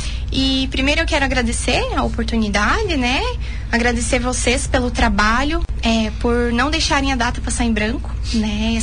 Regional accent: Luzerna, Santa Catarina, Brazil; eu sou natural de Luzerna, né? Eu vim pro município faz pouco tempo.

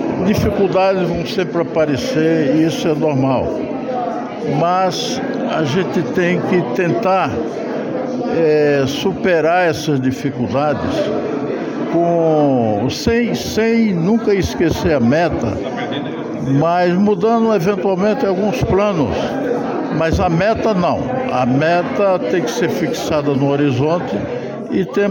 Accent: Northeast Region, Brazil; moved away; eu que vim do Nordeste há quase 60 anos atrás, aqui eu encontro amigos, parceiros, companheiros, e isso daqui me faz esquecer até que eu sou nordestino.

